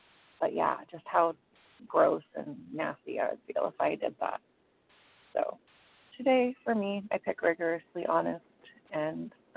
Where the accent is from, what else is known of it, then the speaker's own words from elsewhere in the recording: San Diego, California, United States; I'm from San Diego, California, and I'm a compulsive overeater.